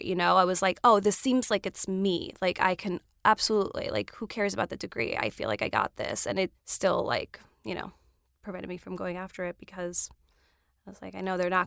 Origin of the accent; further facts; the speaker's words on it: Queens, New York, United States; So I moved to the city when I was 17. I'm from Queens originally.